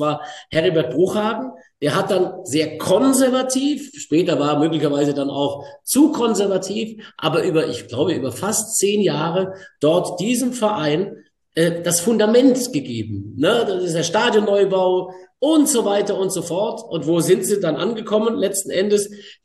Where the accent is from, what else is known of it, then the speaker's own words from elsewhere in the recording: Baden-Württemberg, Germany; Ich komme aus der Nähe von Stuttgart, da bin ich aufgewachsen, groß geworden